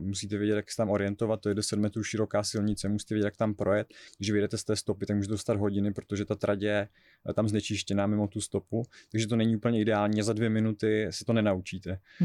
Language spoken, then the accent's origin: Czech; Olomouc, Olomouc Region, Czechia; já jsem Olomoučák a Šumava je docela daleko